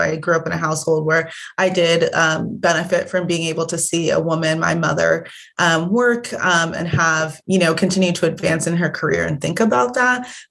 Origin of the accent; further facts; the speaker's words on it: Los Angeles, California, United States; also born or lived in Nigeria; now in Washington, United States; But I actually grew up in Los Angeles, California. So I was born in Nigeria. And when I was about two, me and my family moved, the oldest of four kids.